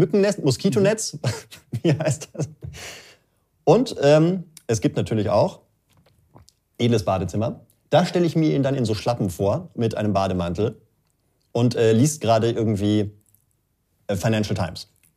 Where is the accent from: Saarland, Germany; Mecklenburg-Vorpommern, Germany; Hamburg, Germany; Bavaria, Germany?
Bavaria, Germany; Ich als Bayer